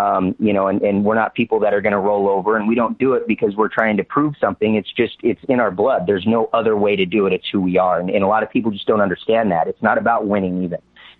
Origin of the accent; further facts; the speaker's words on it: San Diego, California, United States; I'm from San Diego. He's from down here.